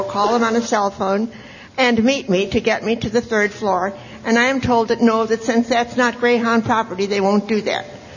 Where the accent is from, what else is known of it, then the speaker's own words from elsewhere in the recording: San Francisco, California, United States; from San Francisco.